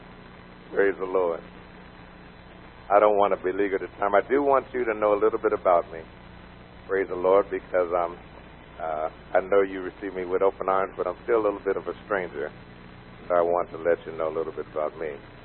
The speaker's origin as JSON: {"language": "English", "town": "Emeryville", "region": "California", "country": "United States", "lives_now": "Richmond, United States", "said": "I'm from San Francisco Bay Area. Amen. Little town called Emeryville, California."}